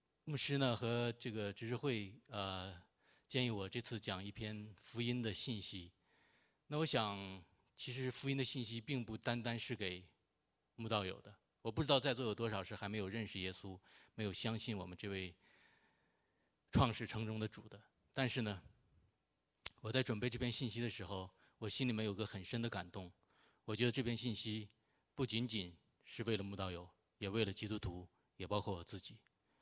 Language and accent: Chinese; Northeast China, China; 闹剧就是，我是东北人啊